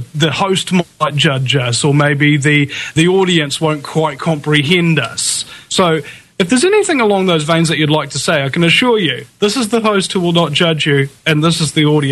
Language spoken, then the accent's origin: English; New Zealand